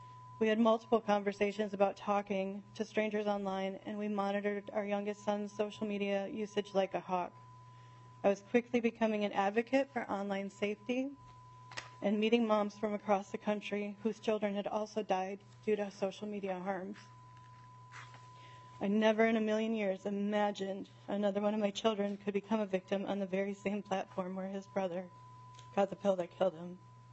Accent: Minnesota, United States; I'm a lifelong resident of Minnesota, and I'm proud that my home state has the opportunity to become a national leader in keeping kids safe online.

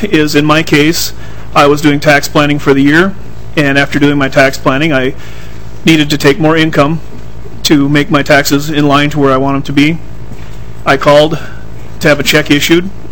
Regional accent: Porter, Minnesota, United States; I am from Porter, Minnesota.

